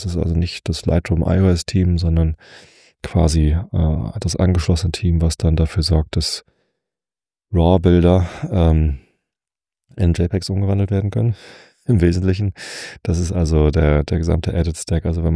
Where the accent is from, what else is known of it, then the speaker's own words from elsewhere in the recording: Lower Saxony, Germany; Ich bin immerhin hier am Westrand der Lüneburger Heide aufgewachsen.